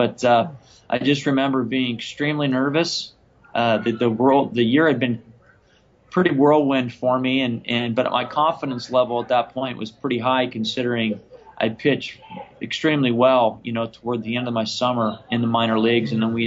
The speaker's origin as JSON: {"language": "English", "town": "Gardner", "region": "Nevada", "country": "United States", "tie": "born or raised there", "said": "I was in bed getting ready to take a flight back to my hometown of Gardner, Nevada, spend the winter with my family"}